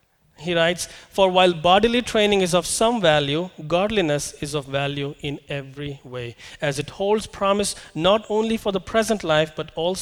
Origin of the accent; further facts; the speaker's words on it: India; I'm from India, and I love, can you guess? I love curry.